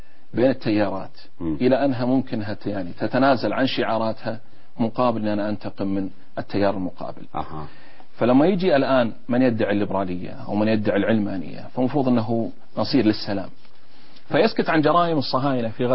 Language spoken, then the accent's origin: Arabic; Najd, Saudi Arabia; ولا بالأخير أنا من نجد يعني